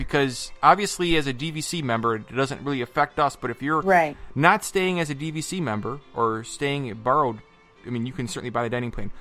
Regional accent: New York, United States; Hey, we're from New York, right?

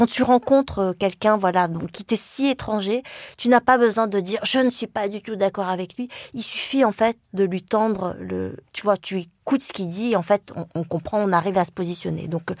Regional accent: France; born there; Moi, je suis née en France déjà, donc je suis pas une immigrée. Bon, mon père a fait des études en France.

